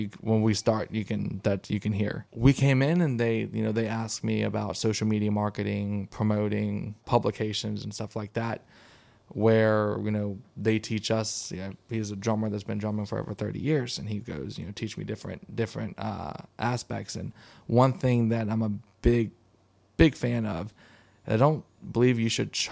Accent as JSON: {"language": "English", "town": "Colonial Beach", "region": "Virginia", "country": "United States", "said": "We're from Colonial Beach, Virginia. We're proud to be from Colonial Beach, Virginia."}